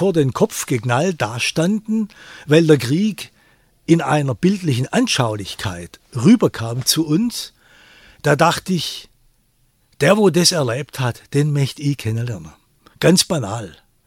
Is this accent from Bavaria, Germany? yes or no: no; Baden-Württemberg, Germany; Ich wollte sehen, wie weit es auch meine Heimat- und Landesgeschichte ist. Da meine ich nicht nur Württemberg, da meine ich natürlich Deutschland.